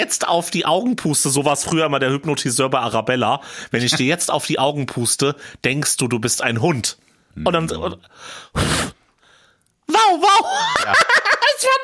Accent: Hesse, Germany

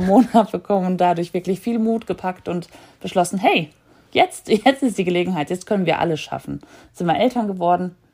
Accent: Germany; Also ich bin in Deutschland geboren, bin in Deutschland aufgewachsen.

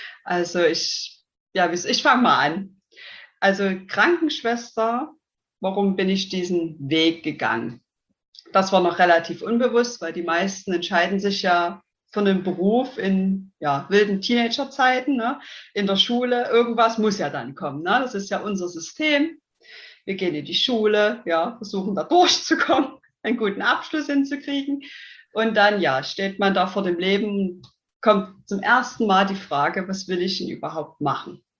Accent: Saxony, Germany; accent: Saxon; bin 30 Jahre jung, komme ja aus dem in Sachsen, deswegen der Dialekt, der kommt, denke ich, sehr stark raus.

